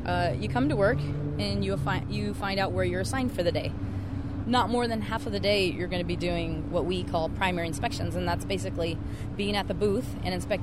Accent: San Diego, California, United States; I am from San Diego, lived here all my life.

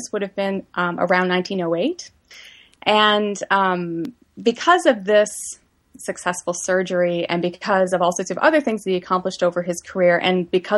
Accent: the Maritimes, Canada; because I'm from Maritime Canada, I have focused a lot of my research on the Maritimes and Northern New England, which is where I've collected

